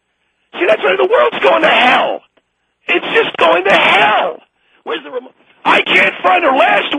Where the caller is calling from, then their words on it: Santa Barbara, California, United States; I'm calling from Santa Barbara, and I'm 73 years of age.